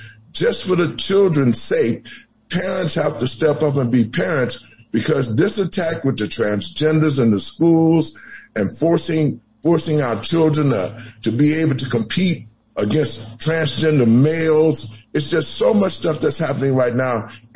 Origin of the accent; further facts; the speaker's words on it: United States; Even though slavery was a black eye on us, we, as the American people, we have to get past these things now.